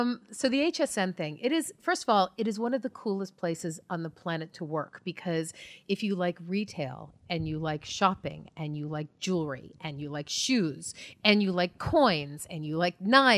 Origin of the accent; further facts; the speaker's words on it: Marblehead, Massachusetts, United States; Born and bred in Marblehead. Yeah, I can talk like I'm from Marblehead.